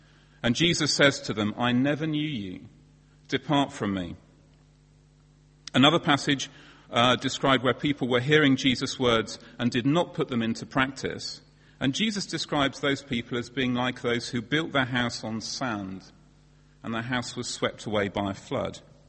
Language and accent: English; Bedford, East of England, United Kingdom; Well, when I was growing up in Bedford in the 1980s, I was sure who the proper Christians were in the school's Christian Association